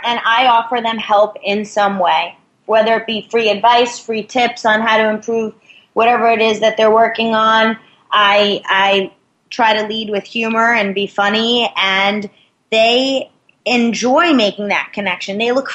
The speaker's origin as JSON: {"language": "English", "region": "New York", "country": "United States", "said": "because the fact that I'm from New York is pretty major."}